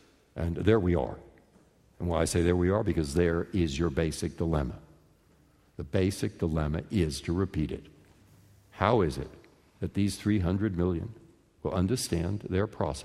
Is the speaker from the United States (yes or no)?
yes; San Francisco, California, United States; I mean, I grew up in San Francisco. I've lived in this community for more than 40 years.